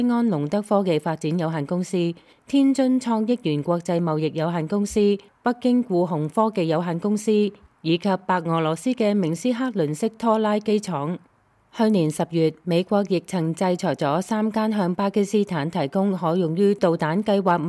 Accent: Taiwan; 这个也不是北京能够替我们台湾人决定，因为我们台湾已经是一个民主的国家

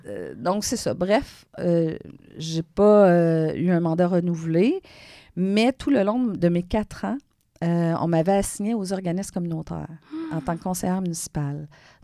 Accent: Montreal, Quebec, Canada; Je suis originaire du sud-ouest de Montréal, Pointe-Saint-Charles, Saint-Henri, Verdun. Donc, c'est des quartiers très, très pauvres.

